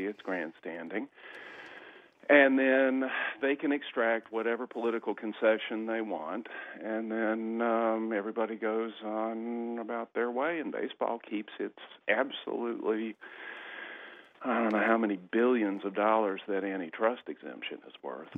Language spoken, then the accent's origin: English; Alabama, United States; Bear Bryant, hey, I'm biased. I grew up in Alabama